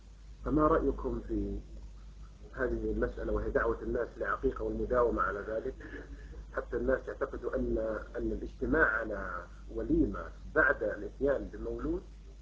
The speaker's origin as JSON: {"language": "Arabic", "town": "Jeddah", "region": "Makkah Province", "country": "Saudi Arabia", "said": "عندنا في جدة، بل في المملكة العربية السعودية عموما"}